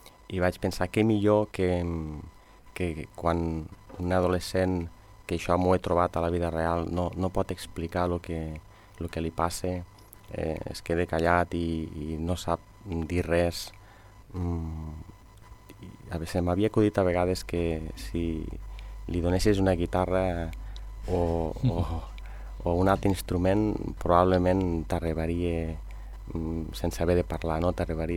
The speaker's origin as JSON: {"language": "Catalan", "town": "Lleida", "region": "Catalonia", "country": "Spain", "said": "Sí, em feia molta il·lusió, jo sóc de Lleida"}